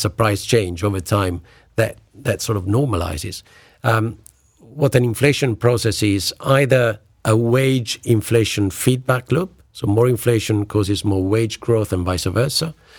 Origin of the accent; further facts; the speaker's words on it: Italy; So my home country, Italy, is of course the one that stands out the most.